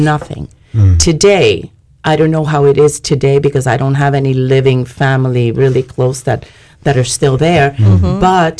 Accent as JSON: {"language": "English", "town": "Havana", "region": "La Habana", "country": "Cuba", "tie": "born or raised there", "said": "I was brought up differently in the sense I came to a family that was very poor. We lived in Havana, and I was born in Havana, Cuba."}